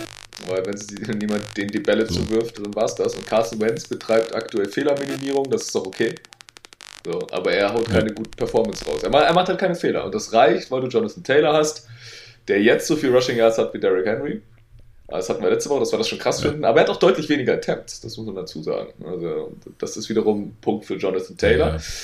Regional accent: North Rhine-Westphalia, Germany; also ich komme einfach hier aus dem Pott.

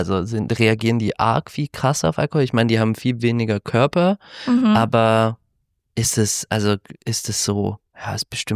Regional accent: Baden-Württemberg, Germany; Ich bin ja im Schwabenland aufgewachsen

